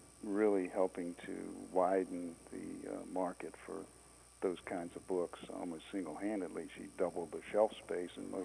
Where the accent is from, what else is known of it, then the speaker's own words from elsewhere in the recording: Portsmouth, Virginia, United States; And then I went to work for a city magazine in Norfolk, Virginia, which is near where I grew up in Portsmouth.